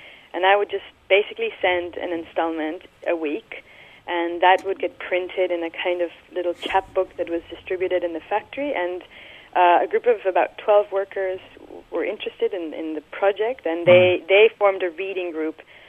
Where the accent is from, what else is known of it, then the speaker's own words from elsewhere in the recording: Mexico City, Mexico; now in New York, United States; I was born in Mexico City, right. I didn't live there much. I do consider myself a Chilanga, but as much as I consider myself now a Harlemite, I guess.